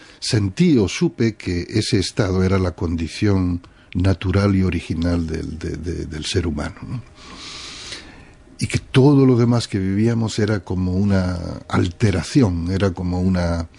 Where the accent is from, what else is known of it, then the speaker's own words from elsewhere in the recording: Utrera, Andalusia, Spain; born there; Nací en Utrera, el pueblo de las Soleares, de … de... de hijo de jornaleros andaluces